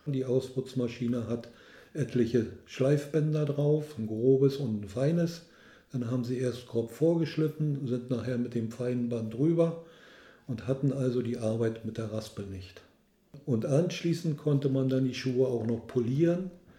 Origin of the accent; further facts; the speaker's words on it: Prenzlau, Brandenburg, Germany; ich komme aus Prenzlau